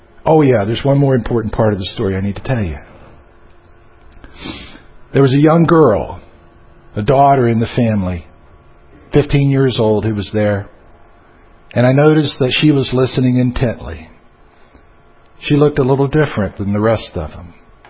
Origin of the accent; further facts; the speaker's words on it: Florida, United States; born there; also born or lived in Georgia; I was forced to live the first year of my life in Georgia. I was born in Florida, though.